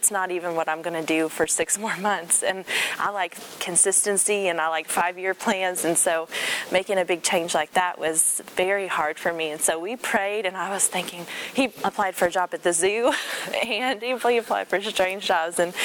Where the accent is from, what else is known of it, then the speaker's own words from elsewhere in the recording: Florida, United States; I'm originally from Florida. I grew up on the beach.